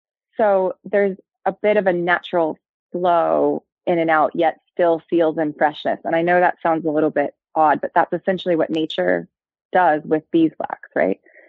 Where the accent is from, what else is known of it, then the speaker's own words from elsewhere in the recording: Pacific Northwest, United States; So I grew up in the Pacific Northwest, reasonably a green sort of a place to grow up and environmentally conscious.